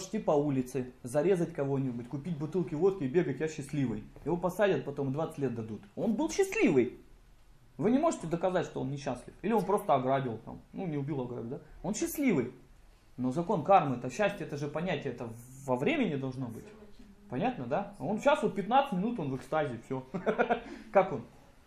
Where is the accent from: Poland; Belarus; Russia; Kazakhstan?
Russia; Novokuznetsk, Kemerovo Oblast; born there; я родился на Новокузнецке, где 700 тысяч народу несчастливы вообще.